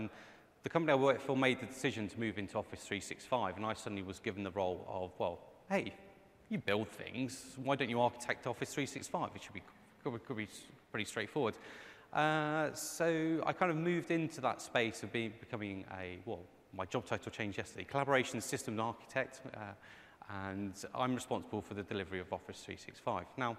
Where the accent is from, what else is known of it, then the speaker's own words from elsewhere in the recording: United Kingdom; So I am a Brit, so let's give you a little bit of story about me.